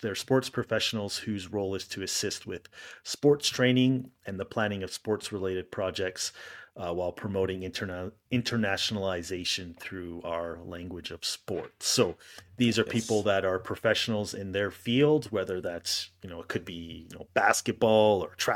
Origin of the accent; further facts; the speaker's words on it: Alberta, Canada; I'm from Canada and specifically Alberta, the province of Alberta.